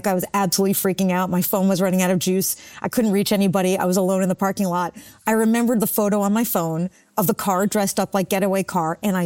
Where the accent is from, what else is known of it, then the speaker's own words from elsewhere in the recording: New York, United States; And I'm from Long Island and it was not a type of white teen obnoxiousness that was unfamiliar to me.